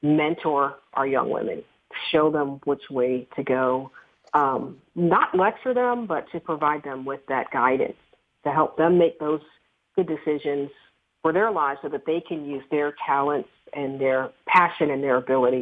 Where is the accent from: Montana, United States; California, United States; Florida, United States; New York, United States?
Florida, United States; Miami; born there; My sister and I was born in Miami. I have a twin, actually. My twin sister and I were the first babies in our family to be born in an integrated hospital.